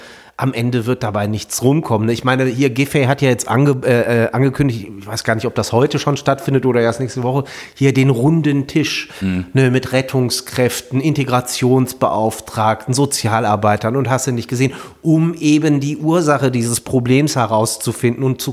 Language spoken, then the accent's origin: German; Syria; German is a second language; now in Germany; ich komme aus Syrien, so, da passiert das täglich.